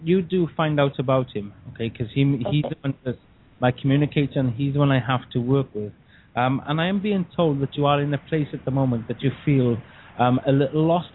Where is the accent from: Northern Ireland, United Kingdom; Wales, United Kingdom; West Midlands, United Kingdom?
Wales, United Kingdom; Caerphilly; because I'm from Wales as well, from wonderful Caerphilly.